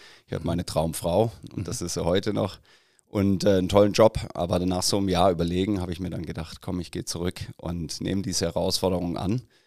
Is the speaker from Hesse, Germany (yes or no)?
no; Stuttgart, Baden-Württemberg, Germany; also born or lived in Würzburg / Boston; ich bin Stuttgarter Junge sozusagen.